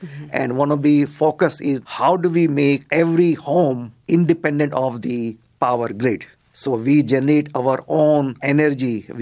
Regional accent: India; See, I came from India, from a very small town, and very tightly knit family

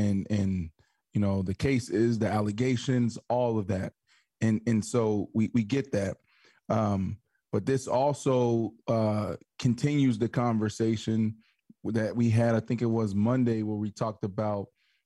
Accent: Pittsburgh, Pennsylvania, United States; my team too, because I'm from Pittsburgh.

